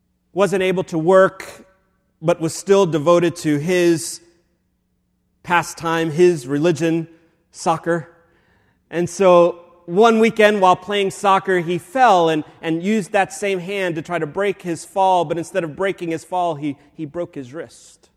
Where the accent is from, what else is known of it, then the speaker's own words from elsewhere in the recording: the South, United States; I always had this question about my identity as a Latino person growing up in the South.